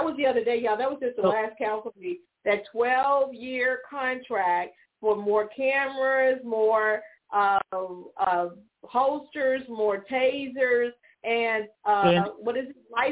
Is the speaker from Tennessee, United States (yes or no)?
yes; Memphis, Tennessee, United States; I grew up in Memphis